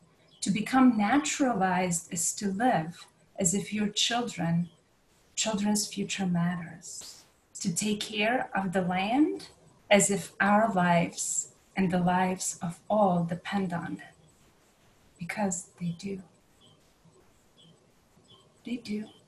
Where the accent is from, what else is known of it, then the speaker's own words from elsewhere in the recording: Belgrade, Serbia; now in Greenville, United States; I was born and raised in Yugoslavia. And by the time I left my country, it changed its name to the Federal Republic of Yugoslavia. And now, when I visit my birth city of Belgrade, I go to Serbia. And I'm here in Greenville, South Carolina.